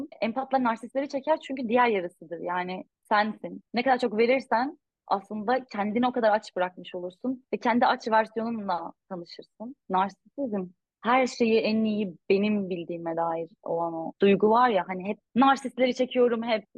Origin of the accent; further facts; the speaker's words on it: Istanbul, Turkey; Ben İstanbul'da bir apartman dairesinde büyüdüm. Annem dışarı çıkmamıza bile izin vermezdi. Çok tehlikeli bir yerde. Ok meydanında büyüdüm ben yani.